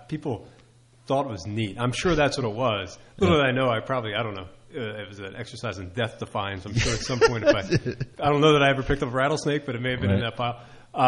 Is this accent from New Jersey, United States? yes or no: yes; New Jersey, United States; I'm embarrassed to admit I grew up in South Jersey, but I didn't know where Hunterdon County was.